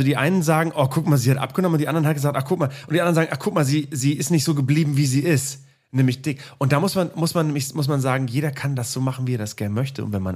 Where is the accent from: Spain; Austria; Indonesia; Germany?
Germany; Northern Germany; also born or lived in Cologne; so viel Fröhlichkeit als Norddeutscher.